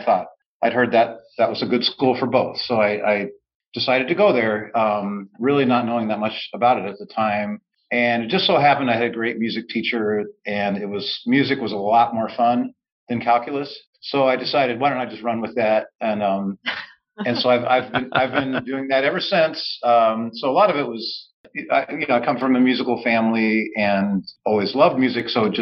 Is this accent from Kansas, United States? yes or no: yes; Kansas, United States; I grew up in Kansas and started playing an orchestra